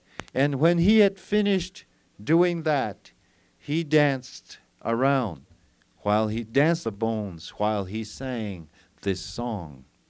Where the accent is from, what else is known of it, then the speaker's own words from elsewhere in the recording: McCarty's, New Mexico, United States; I grew up in McCarty's, and looking straight due north of McCarty's is Mount Taylor or Kaweeshtima